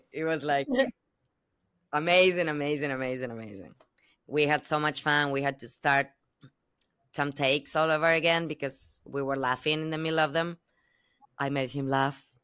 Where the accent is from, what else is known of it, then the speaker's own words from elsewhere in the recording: Argentina; I was talking to someone else outside of set, like, yeah, I'm from Argentina, la la la la la.